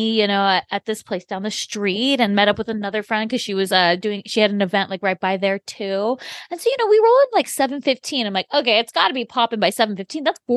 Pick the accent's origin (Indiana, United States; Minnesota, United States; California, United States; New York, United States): California, United States; he's from Orange County. I'm from Orange County. So obviously we have connections.